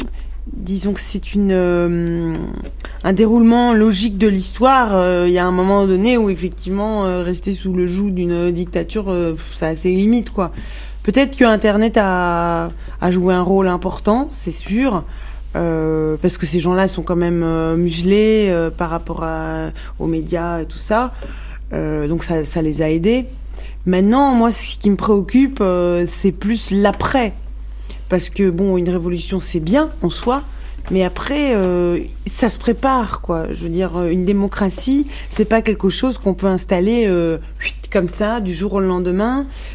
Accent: Morocco; born there; moi, depuis que je suis née au Maroc, la musique arabe m'a souvent saoulée

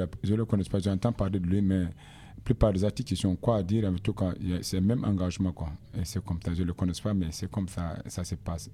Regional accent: Côte d’Ivoire; also born or lived in Burkina Faso; Moi, je suis burkinabé, je suis né au Burkina Faso, mais j'ai fait presque tout mon enfance, j'ai grandi beaucoup en Côte d'Ivoire, j'ai resté longtemps là-bas.

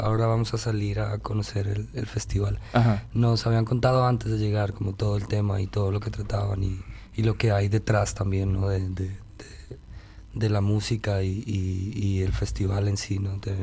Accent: Riohacha, La Guajira, Colombia; born there; En Riohacha, exactamente, en la capital de La Guajira

